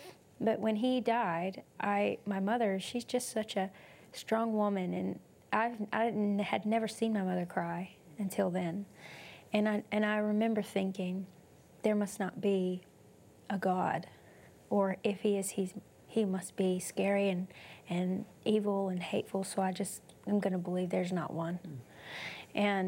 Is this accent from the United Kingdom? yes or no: no; Arlington, United States; Well, I grew up in Arlington here and with my mother, and my mother was a single mom